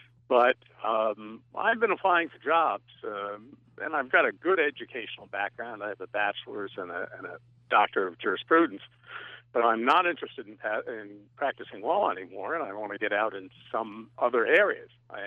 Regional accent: New York City, New York, United States; I'm a transplant from New York City, so I don't care

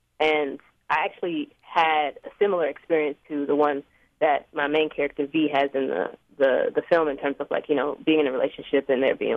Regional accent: Greenville, South Carolina, United States; Basically, I think my experience growing up in Greenville, South Carolina, coming out for the first time at like 13 to my siblings

